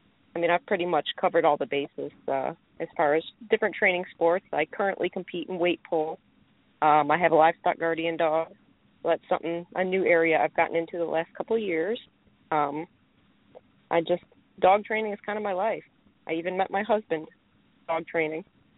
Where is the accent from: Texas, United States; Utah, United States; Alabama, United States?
Texas, United States; I'm from South Texas.